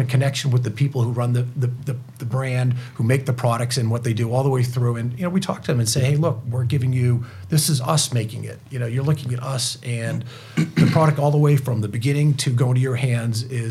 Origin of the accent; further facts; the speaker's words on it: East Coast, United States; And you know, I'm from the East Coast, and so is Steve